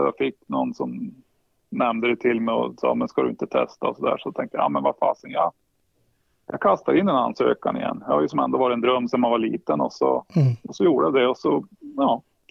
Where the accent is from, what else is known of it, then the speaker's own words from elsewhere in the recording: Östersund, Jämtland County, Sweden; also born or lived in Sundsvall; Nej, jag är jämte i grunden. Jag är från Östersund.